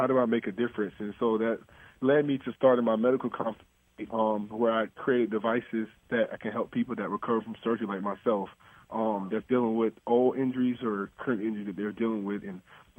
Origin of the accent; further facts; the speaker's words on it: West Palm Beach, Florida, United States; I'm from West Palm Beach, Florida, born and raised